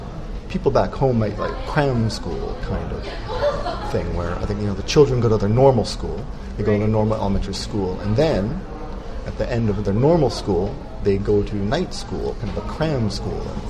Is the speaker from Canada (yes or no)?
yes; Toronto, Ontario, Canada; I didn't mention I'm Canadian. I'm from Toronto.